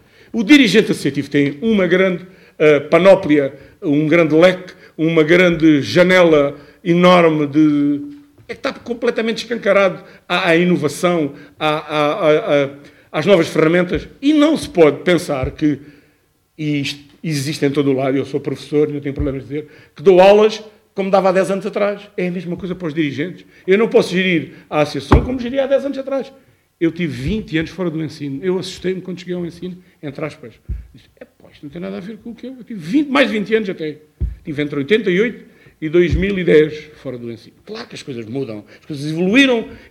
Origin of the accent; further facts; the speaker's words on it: Peixão, Portugal; Sou de Peixão.